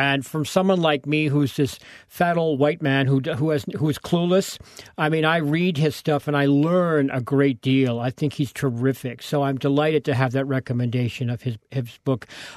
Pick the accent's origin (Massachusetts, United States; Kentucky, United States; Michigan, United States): Massachusetts, United States; Lexington; because I'm from Lexington, Massachusetts, so I know I don't know all about it, but I grew up in Minuteman Lane, for God's sake.